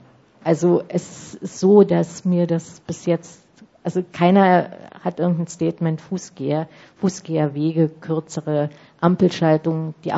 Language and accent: German; Berlin, Germany; also ich komme aus Berlin, merkt man ja vielleicht